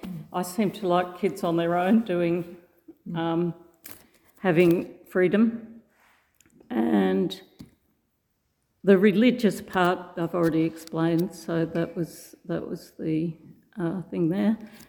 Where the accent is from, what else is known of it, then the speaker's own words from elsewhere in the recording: Sydney, New South Wales, Australia; moved away; also born or lived in Kurri Kurri / Perth / England; But mostly Sydney, then went to Perth for 4 years, then went to England when I was seven, and then came home around 12 and back to Sydney again.